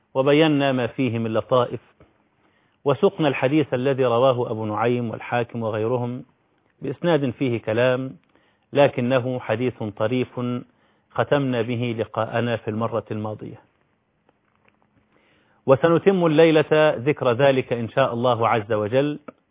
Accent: Egypt; يعني وجود ناس معتصمة في التحرير ده أمر أصبح مألوفا عندنا في مصر

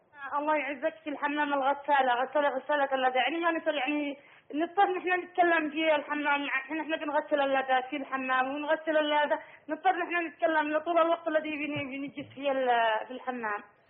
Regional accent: Yemen

